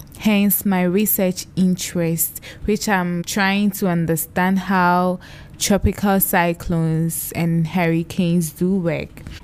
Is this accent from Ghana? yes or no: yes; Ghana; So in Ghana, where I come from, I grew up inland, far from the waves.